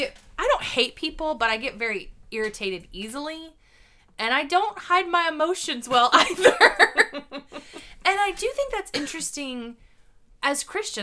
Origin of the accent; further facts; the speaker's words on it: the South, United States; Well, and I'm a Southerner, so I can say this.